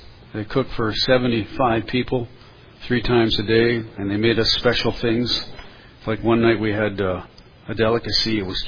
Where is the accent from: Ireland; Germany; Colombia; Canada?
Ireland; I'm an Irishman.